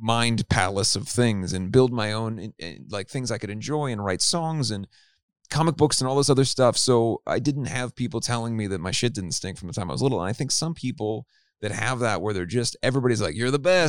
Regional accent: Cincinnati, Ohio, United States; No, I grew up in Cincinnati, Ohio.

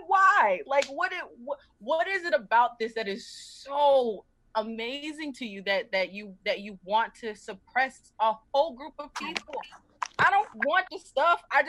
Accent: the South, United States; I'm originally from the South, and, like, the Confederate flag is everywhere because it's, like, oh, it's such a rich part of our culture, the South

